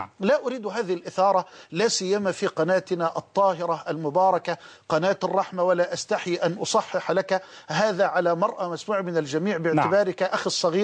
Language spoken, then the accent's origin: Arabic; Egypt; بملايين البشر ممن يعيشون في بلدنا مصر